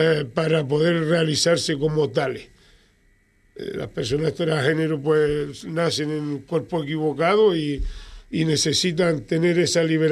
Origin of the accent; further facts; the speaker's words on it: Pájara, Canary Islands, Spain; No, pero que es la calle más larga que hay en Pájara.